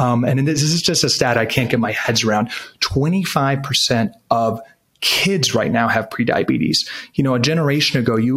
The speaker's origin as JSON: {"language": "English", "town": "Washington", "region": "District of Columbia", "country": "United States", "tie": "born or raised there", "said": "I grew up in Washington, D.C., a good young conservative"}